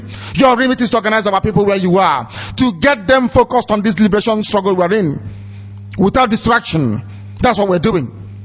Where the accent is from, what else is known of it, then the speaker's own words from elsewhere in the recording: Ibeku, Abia, Nigeria; We welcome you from wherever you are upon this face of the very earth. And I'm from Isiama Foluku Ibeku. That is where I come from. I don't come from Omuahia.